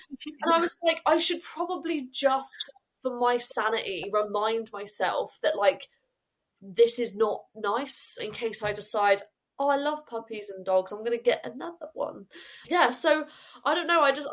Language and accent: English; Exeter, South West England, United Kingdom; I'm from Exeter. So we ended up getting Sheldon from Exeter.